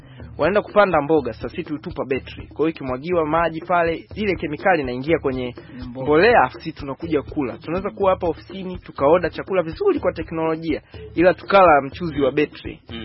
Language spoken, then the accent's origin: Swahili; Mafinga, Iringa, Tanzania; Kwanza mimi hapa ni natokea Mafinga Iringa.